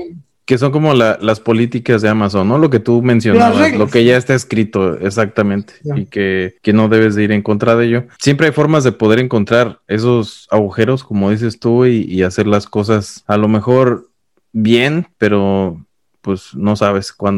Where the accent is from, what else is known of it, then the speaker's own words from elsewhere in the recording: Mexico; estamos acostumbrados a lo mejor luego como mexicanos a buscarle